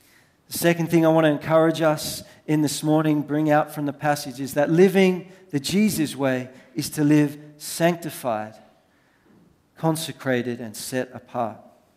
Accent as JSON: {"language": "English", "town": "Sydney", "region": "New South Wales", "country": "Australia", "tie": "born or raised there", "said": "But when I was growing up, I grew up in Sydney."}